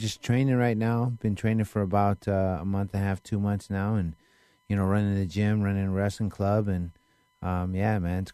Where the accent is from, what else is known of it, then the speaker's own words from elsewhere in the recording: Philippines; I am not a Philippine. I'm a Filipino.